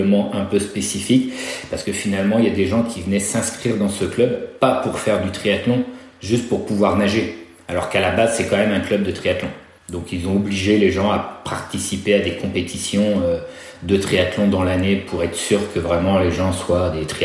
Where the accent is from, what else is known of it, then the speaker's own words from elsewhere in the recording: Nantes, Pays de la Loire, France; je suis revenu dans ma région natale, donc à Nantes.